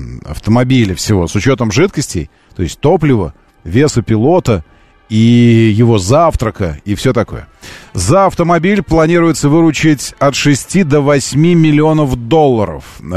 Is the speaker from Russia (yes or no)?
yes; Moscow, Russia; Мы, москвичи, в два, кто-то в три раза больше может позволить себе топливо.